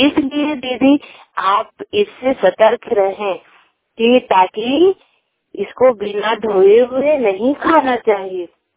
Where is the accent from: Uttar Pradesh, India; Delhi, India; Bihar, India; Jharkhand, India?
Bihar, India; Chandrawada; चंद्रवाड़ा का निवासी हूँ और नालंदा जिला नालंदा है